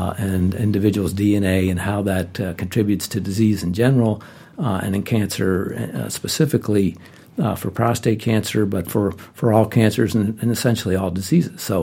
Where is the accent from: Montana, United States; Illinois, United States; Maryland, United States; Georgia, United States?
Maryland, United States; Baltimore; I grew up in Baltimore. I was actually born up the street here at Johns Hopkins Hospital.